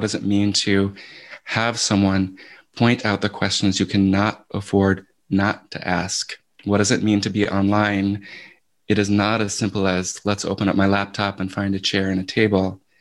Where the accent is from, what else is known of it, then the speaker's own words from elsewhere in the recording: Providence, Rhode Island, United States; I think of my teachers from high school in Providence. I grew up in Rhode Island